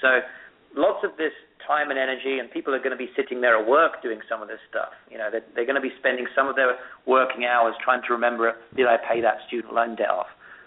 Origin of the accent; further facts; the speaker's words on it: United Kingdom; now in United States; In my home country, in the UK, the tuition costs at school now have started going up